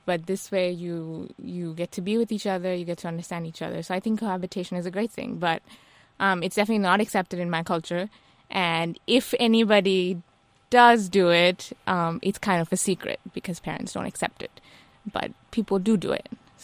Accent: Bangladesh; now in United States; I'm from Bangladesh. I grew up there, and we have the same mentality.

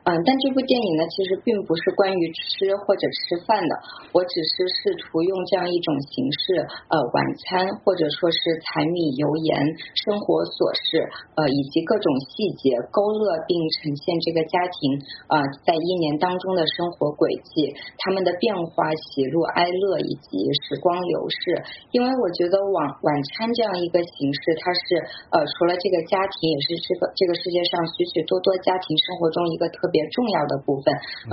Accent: Wuhan, Hubei, China; 比如说像我是来自武汉，和我去住的特别近

